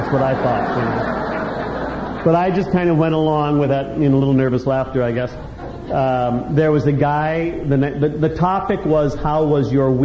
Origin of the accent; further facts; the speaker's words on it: San Jose, California, United States; and I grew up in San Jose, and we would go over to Santa Cruz and Capitola and drink Red Mountain wine